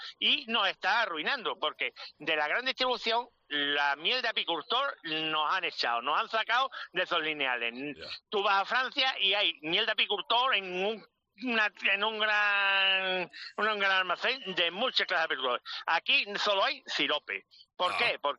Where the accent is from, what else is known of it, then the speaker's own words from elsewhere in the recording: Málaga, Andalusia, Spain; No, soy de Málaga.